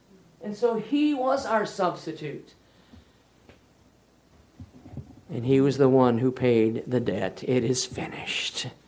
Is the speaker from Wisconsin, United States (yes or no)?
yes; West Bend, Wisconsin, United States; And all the years growing up, I grew up in West Bend, Wisconsin.